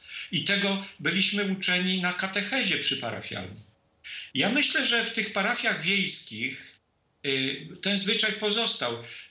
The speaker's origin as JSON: {"language": "Polish", "town": "Kalisz", "region": "Greater Poland Voivodeship", "country": "Poland", "said": "Pochodzę z Kalisza."}